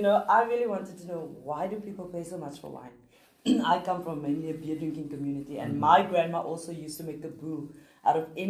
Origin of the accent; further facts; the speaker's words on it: Teslaarsdal, Western Cape, South Africa; so I am from Teslardel, which is a small village about 22 kilometers northeast from where we are standing now. It's about 20 minutes drive.